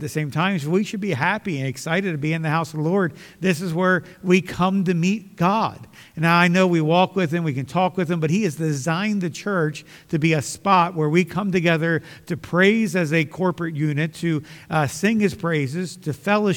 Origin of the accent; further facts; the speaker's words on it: Elkton, Maryland, United States; Bible College in Elkton, Maryland. He said, I've never heard of it. Most people haven't. But it was in my hometown.